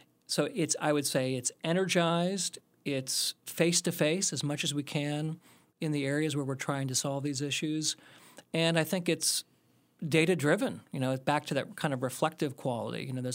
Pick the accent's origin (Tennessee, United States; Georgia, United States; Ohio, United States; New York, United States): Ohio, United States; also born or lived in Iowa / Boston; Well, I was born in Iowa and grew up in Ohio. So I'm a Midwestern guy.